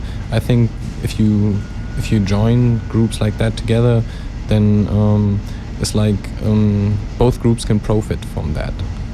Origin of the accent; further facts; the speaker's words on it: Bonn, North Rhine-Westphalia, Germany; Yeah, I'm from Bonn, right.